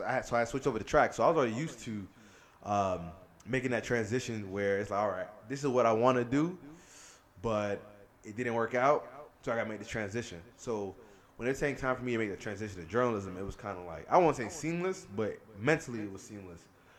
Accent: Miami, Florida, United States; But like, I'm from Miami, so like the vibe out here kind of reminds me a little bit of what I'm used to back at the crib.

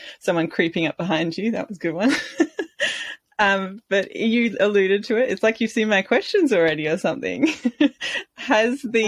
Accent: Australia; many of you listeners might understand that we are both Australian.

